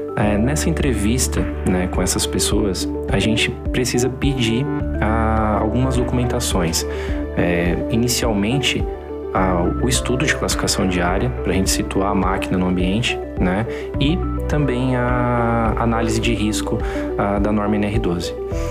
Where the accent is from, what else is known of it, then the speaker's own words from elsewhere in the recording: Criciúma, Santa Catarina, Brazil; Sou natural de Criciúma, Santa Catarina, né, onde resido hoje, né, no sul do Brasil, mas trabalho aí, em todas as regiões do Brasil